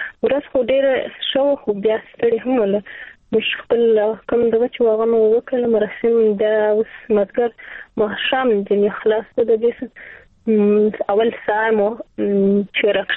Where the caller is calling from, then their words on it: Zabul, Afghanistan; ما د زابل څخه تماس نیولې دي.